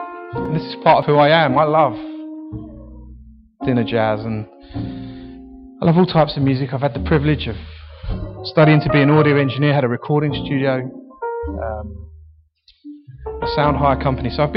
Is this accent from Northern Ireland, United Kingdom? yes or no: no; Harlow, East of England, United Kingdom; actually born and bred in Harlow. Born in 1977, you can do the maths.